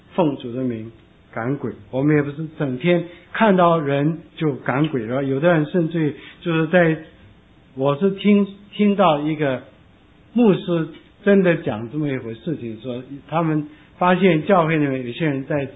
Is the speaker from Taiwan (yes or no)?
no; South Korea; accent: Shandong dialect; also born or lived in Hong Kong; now in United States; 那神第一件事情就是把我从韩国送到香港，本来是要去台湾。那我不会说国语，但是我的山东话跟国语差不多，所以稍微扭一扭就可以讲。